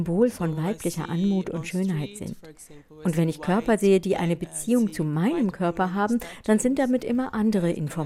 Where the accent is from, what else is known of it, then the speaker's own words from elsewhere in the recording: Salvador, Bahia, Brazil; now in Germany; Ich komme aus Salvador, das ist eine sehr koloniale Stadt